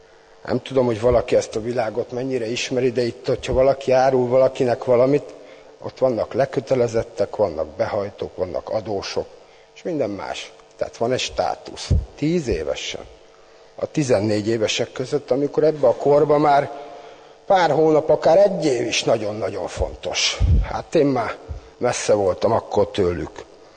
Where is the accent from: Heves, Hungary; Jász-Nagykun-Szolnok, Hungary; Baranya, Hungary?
Baranya, Hungary; Komló; born there; 45 esztendős vagyok … Komlón születtem, ez egy bányász város a Mecsek közepén, az erdő közepén, szénbányászat folyik ott, 200 esztendeje.